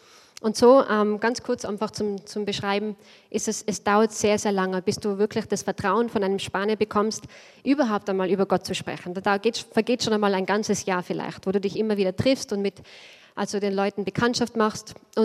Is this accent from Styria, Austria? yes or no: no; Innsbruck, Tyrol, Austria; accent: Innsbruck dialect; von Innsbruck. Also ich hoffe, ihr versteht mein Innsbrucker Dialekt.